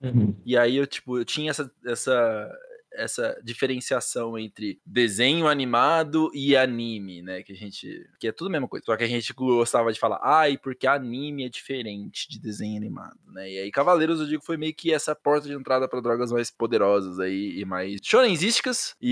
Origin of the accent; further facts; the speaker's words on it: Campinas, São Paulo, Brazil; also born or lived in Curitiba; Eu nasci em Campinas, interior de São Paulo, né? Vivi por 20 anos da minha vida aqui. Porque eu voltei a morar pra cá, cresci na casa dos meus pais, né, tenho pais separados, hoje eu moro com a minha mãe.